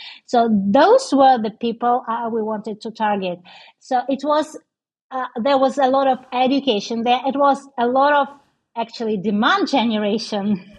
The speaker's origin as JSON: {"language": "English", "country": "Russia", "tie": "born there", "second_language": "English", "said": "And because I was born in Russia, that was my second return to this country."}